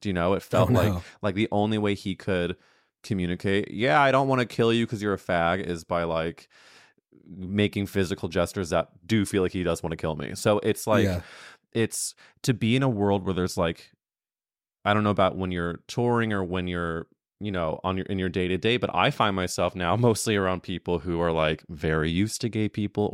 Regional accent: Midwest, United States; And yeah, huge, especially I'm also from the Midwest, and it's there was only so much you had, and I'm grateful to them.

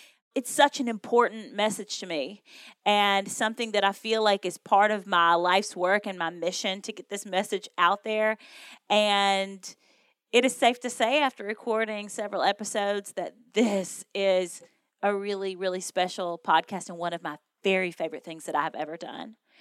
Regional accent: Kentucky, United States; I grew up in Western Kentucky. I'm the oldest of 23 first cousins. We grew up on this tiny little farm

